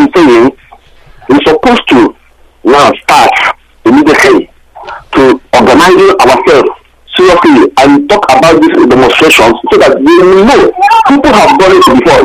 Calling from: England, United Kingdom; I'm calling from England.

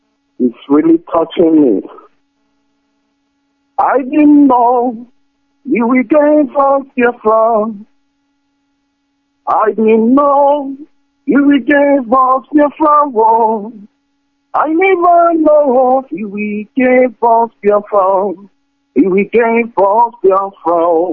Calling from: Malaysia; I'm calling from Malaysia.

